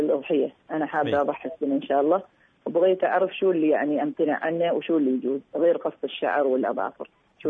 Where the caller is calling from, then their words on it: Oman; الحين نحن عندنا في عمان حظر كلي من يوم العيد وين ثالث أيام العيد